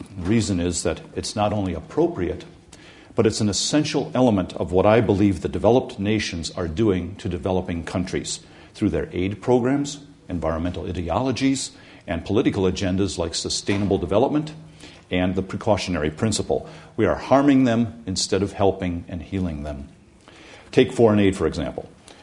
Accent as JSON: {"language": "English", "region": "Wisconsin", "country": "United States", "tie": "born or raised there", "said": "I grew up on the Fox River in Wisconsin, which is one of the most heavily paper-milled rivers in the world."}